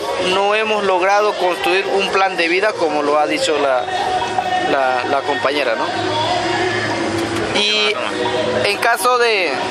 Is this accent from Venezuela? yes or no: yes; Venezuela; yo que soy del Ventuari, a mí no me representa.